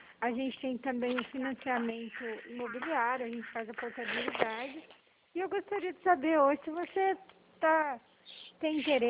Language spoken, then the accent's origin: Portuguese; Paraná, Brazil; eu sou aqui do Paraná